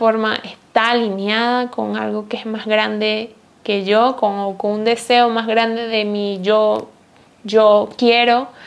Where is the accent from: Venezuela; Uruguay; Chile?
Venezuela; moved away; also born or lived in Austria; dejé ir el país en donde vivía dos veces, porque me fui de Venezuela, luego estaba viviendo en Austria y me fui de Austria